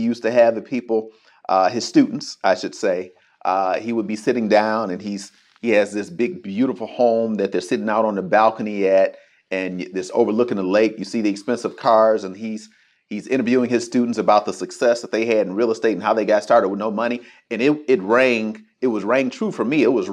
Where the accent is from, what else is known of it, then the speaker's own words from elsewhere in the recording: Detroit, Michigan, United States; I am from the great city of Detroit. I'm actually an East Sider. I'm from the East Side of Detroit.